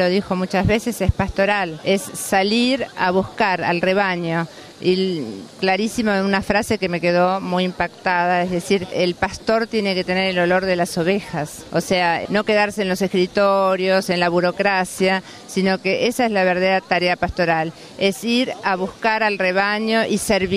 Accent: Buenos Aires, Argentina; vengo de la Argentina, y nací a 200 metros de la casa del Papa, y yo me eduqué en la misma escuela donde él hizo sus primeros años

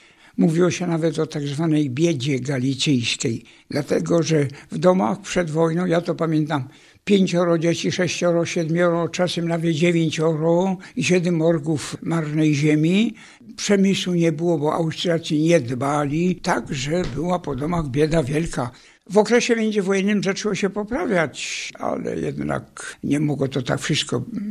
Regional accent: Kocoń, Silesian Voivodeship, Poland; born there; Cóż, urodziłem się 12 czerwca w tym roku w miejscowości Kocoń między Żywcem a Suchą.

